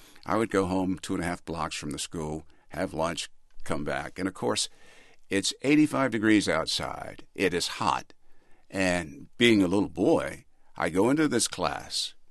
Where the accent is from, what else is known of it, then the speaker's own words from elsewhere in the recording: United States; And being African American, I would be the critic, most critical of me, if I failed to do the best job possible with that story.